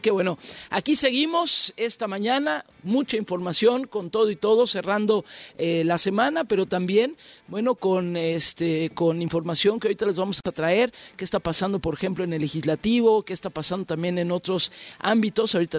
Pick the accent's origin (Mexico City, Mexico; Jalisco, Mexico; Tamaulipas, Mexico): Mexico City, Mexico; lo dice alguien que vive, que soy de la Ciudad de México, vivo en la Ciudad de México, y sé que tenemos un tráfico espantoso